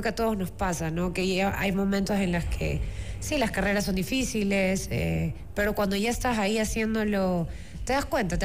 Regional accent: Guayaquil, Guayas, Ecuador; yo iba siempre a la playa, específicamente Salinas, porque soy de Guayaquil.

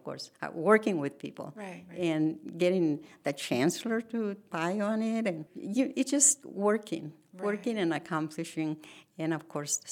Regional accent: Rio Hondo, Texas, United States; also born or lived in Mexico; No, I grew up here in the Rio Grande Valley in Riondo, Texas, yeah, which was near the border.

